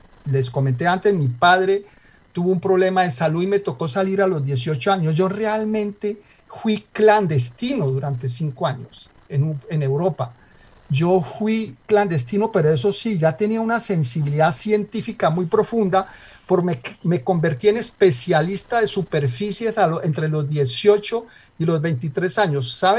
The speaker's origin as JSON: {"language": "Spanish", "region": "Antioquia", "country": "Colombia", "accent": "paisa", "said": "nunca he dejado mi acento, parezco paisa, aún hablando francés o inglés."}